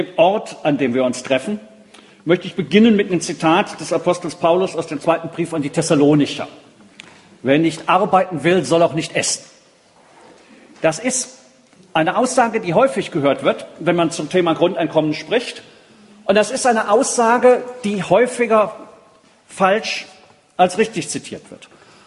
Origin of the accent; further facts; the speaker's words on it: Bonn, North Rhine-Westphalia, Germany; Ich komme aus Bonn.